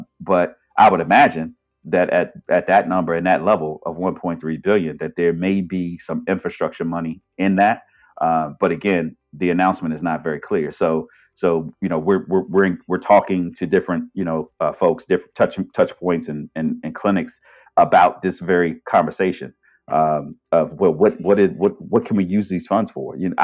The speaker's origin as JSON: {"language": "English", "town": "Washington", "region": "District of Columbia", "country": "United States", "tie": "born or raised there", "said": "I grew up in Washington, D.C. I come from an environment where we didn't have access to healthcare."}